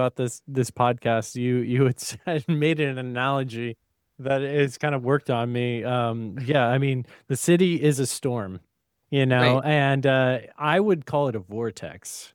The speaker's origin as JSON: {"language": "English", "region": "North Carolina", "country": "United States", "tie": "born or raised there", "also_born_or_lived": "Germany", "said": "I was raised in North Carolina and born in Germany."}